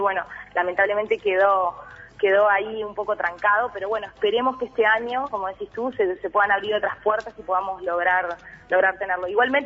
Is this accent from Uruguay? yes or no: yes; Uruguay; Pero que hubiera un reconocimiento de cómo somos nosotros los uruguayos.